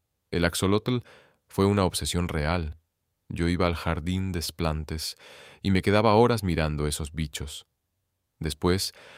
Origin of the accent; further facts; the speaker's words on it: Argentina; now in Paris, France; Argentina estaba en mí, en mi manera de hablar, en mi humor, en mis obsesiones. Cada vez que volvía de visita, me daba cuenta de que ya no pertenecía del todo, que era un extranjero en mi propio país.